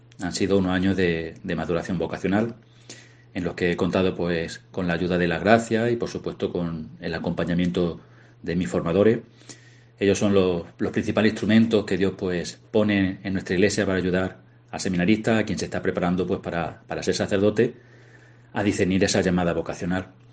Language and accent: Spanish; Torredonjimeno, Andalusia, Spain; gracias a la televisión local de mi pueblo, de Torredonjimeno, que van a hacer pues todo lo posible pues para acercar la celebración no solo a mis paisanos